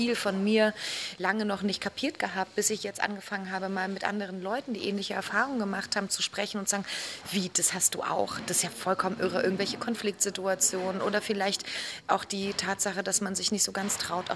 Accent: East Germany, Germany; Ich stehe dazu, dass ich Ossi bin

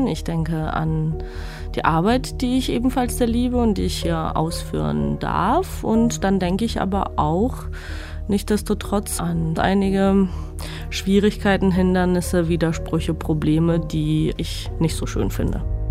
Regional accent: Georgia; now in Germany; ich bin irgendwie Georgierin, ich komme aus Georgien, das wird auch immer so bleiben

